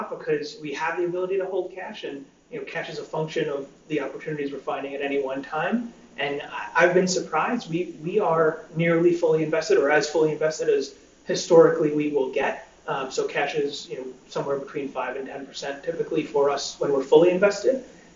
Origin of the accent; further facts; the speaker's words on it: New York, United States; Obviously, I'm an American, I'm from New York